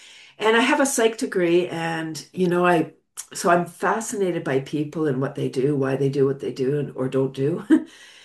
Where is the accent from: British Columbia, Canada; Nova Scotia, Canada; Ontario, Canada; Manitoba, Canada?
Ontario, Canada; Toronto; Yeah, so I'm located in Ontario, Canada, just north of Toronto, and I'm from Toronto.